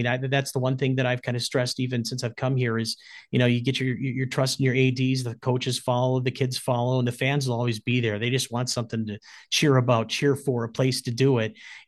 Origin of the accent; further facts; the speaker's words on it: Hastings, United States; I was born and raised in Hastings and grew up there. I was a Raider myself and came through all the programs.